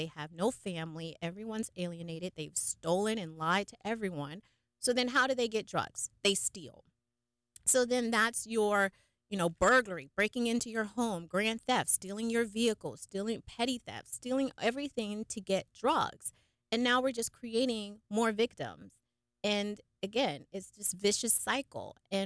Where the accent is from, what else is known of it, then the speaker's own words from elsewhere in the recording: Melbourne, Victoria, Australia; I was born and raised in Melbourne.